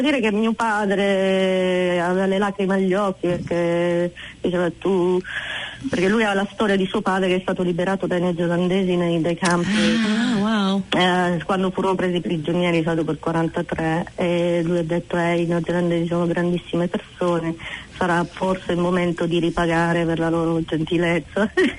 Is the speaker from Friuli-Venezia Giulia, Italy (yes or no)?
no; Syracuse, Sicily, Italy; moved away; Io sono siciliana.